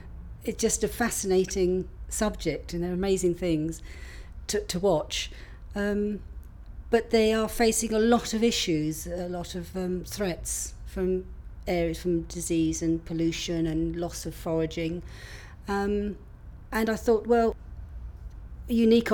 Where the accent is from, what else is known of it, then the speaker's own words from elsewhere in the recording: South East England, United Kingdom; When I grew up in Kent on the farm